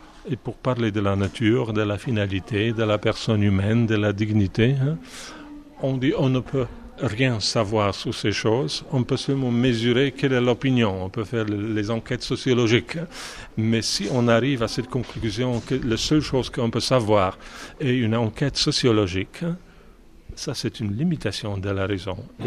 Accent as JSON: {"language": "French", "country": "Poland", "said": "comme je suis européen, je suis polonais, nous vivons en Europe"}